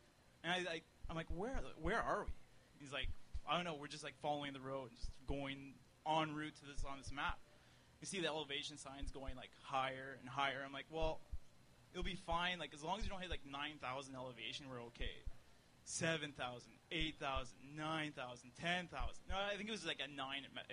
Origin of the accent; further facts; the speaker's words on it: Edmonton, Alberta, Canada; I'm from Edmonton, and I've never been in, like, a icy snowstorm that we were in.